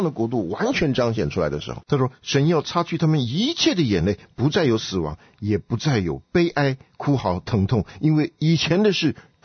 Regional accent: China

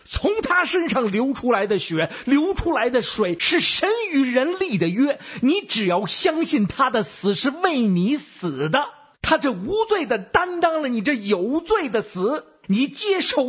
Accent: Beijing, China; 我是北京的…

